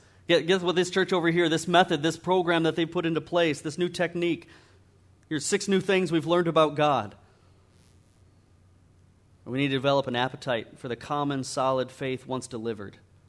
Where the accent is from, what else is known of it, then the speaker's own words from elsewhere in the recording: Michigan, United States; been a key part of my testimony in my hometown up in Michigan